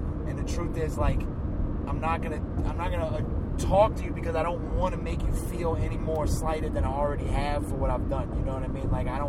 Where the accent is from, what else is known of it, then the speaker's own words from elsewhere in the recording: New Orleans, Louisiana, United States; I'm from New Orleans, so I see it every day.